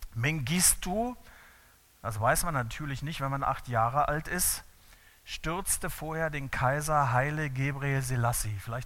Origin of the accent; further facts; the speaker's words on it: Schönebeck, Saxony-Anhalt, Germany; Schönebeck an der Elbe, ein kleiner Ort, klein siehst du mich nicht, in Sachsen-Anhalt, Provinz.